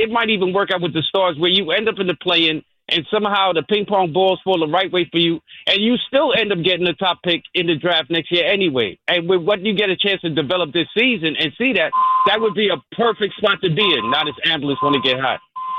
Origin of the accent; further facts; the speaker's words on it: New York, United States; I'm a Knicks fan, but I was born in Brooklyn. I came up in Brooklyn